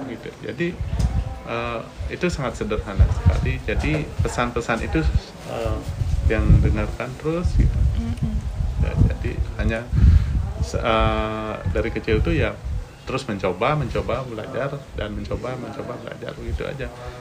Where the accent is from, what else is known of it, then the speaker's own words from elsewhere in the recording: Bakwan, Indonesia; saya berasal dari Desa Bakwan ya. Saya lahir tahun 79. Jadi saya lahir di lingkungan boleh dibilang di lingkungan seniman karena bapak saya melukis